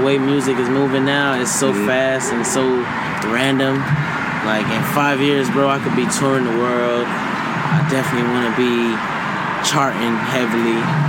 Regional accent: North Miami, Florida, United States; We grew up together right in North Miami.

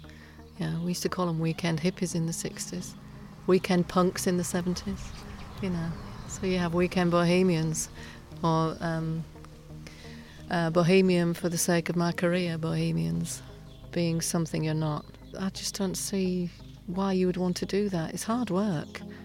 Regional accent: Hull, Yorkshire and the Humber, United Kingdom; Born and bred in Hull, it was a tough city.

